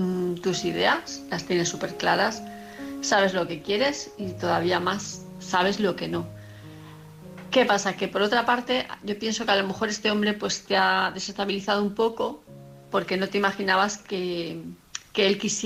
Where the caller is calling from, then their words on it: Palma de Mallorca, Balearic Islands, Spain; de Palma de Mallorca.